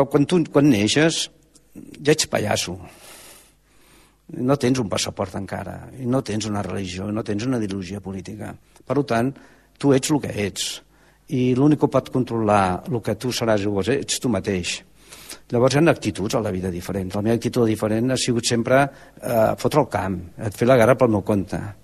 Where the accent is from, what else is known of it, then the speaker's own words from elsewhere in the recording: Catalonia, Spain; now in New York, United States; jo parlo de Catalunya a Nova York. Jo soc més català que ningú